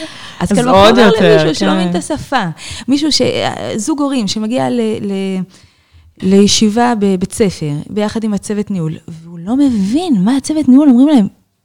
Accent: Jerusalem, Jerusalem District, Israel; אני ירושלמית מלידה. ההורים שלי עלו מצרפת ישר לירושלים. לא חשבו ללכת לעיר אחר.

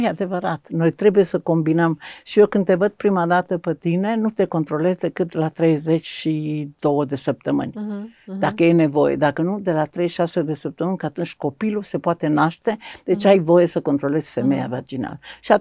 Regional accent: Romania; treaba asta emoțională, care noi n-am știut-o ca români

